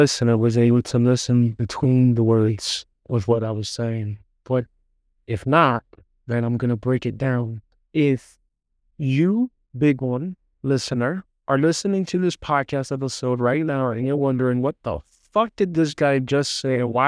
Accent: Brooklyn, New York, United States; going to sleep at night with crazy schizophrenic uncles and fucking all this wild shit growing up in Brooklyn.

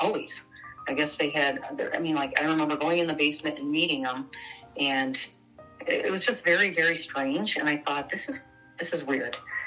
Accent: Illinois, United States; he's from the North Side, I'm from the South Side.

